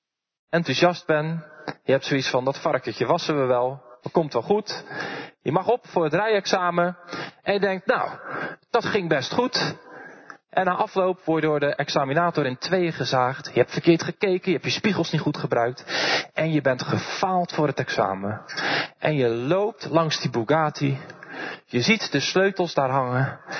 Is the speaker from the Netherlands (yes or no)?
yes; Dordrecht, South Holland, Netherlands; ik kom uit Dordrecht.